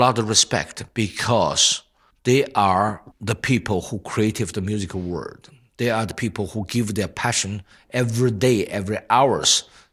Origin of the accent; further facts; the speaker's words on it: China; German is a second language; now in Germany; Und als Chinese also hierher kommen, ist unglaubliche so Erfahrung gehabt.